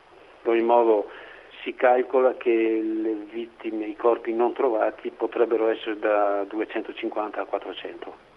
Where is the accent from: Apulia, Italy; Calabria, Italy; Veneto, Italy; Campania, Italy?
Veneto, Italy; Longarone; Io sono arrivato il mattino successivo verso le 7 nella piana di Longarone e non c'era più il mio paese